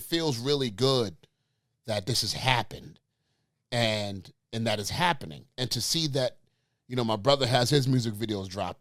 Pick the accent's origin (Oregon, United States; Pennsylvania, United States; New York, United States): New York, United States; I'm going to be performing for Sammy in New York, you know, my hometown, when I was born